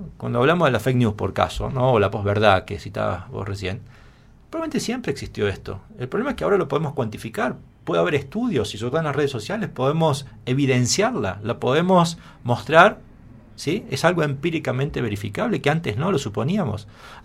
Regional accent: Argentina; Como argentino, y en Ecuador me da vergüenza sostener

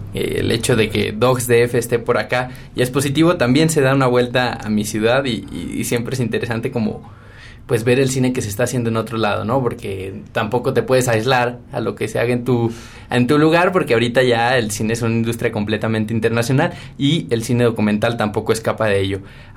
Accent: Mexico; como quizá hayas detectado mi acento, yo soy de México

